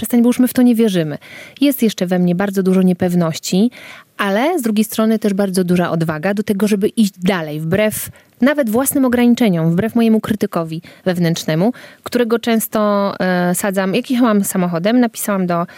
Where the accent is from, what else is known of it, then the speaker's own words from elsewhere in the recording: Podlaskie Voivodeship, Poland; ja jestem z Podlasia, no, a właściwie wychowałam się gdzieś między Białymstokiem a Bielskiem Podlaskim. I wsie białostockie są mi bardzo bliskie, jak i kultura, i religia, i ten język